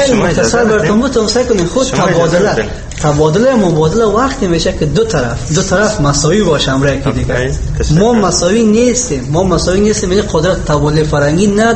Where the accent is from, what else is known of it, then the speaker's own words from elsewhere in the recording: Afghanistan; یعنی ما افغان هستیم، مسلمان هستیم